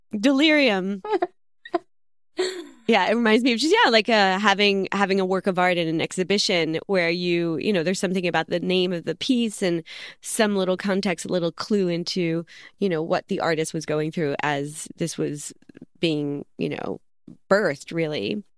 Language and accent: English; Brooklyn, New York, United States; I'm from Brooklyn, so I'm kind of calling up images that are familiar to me.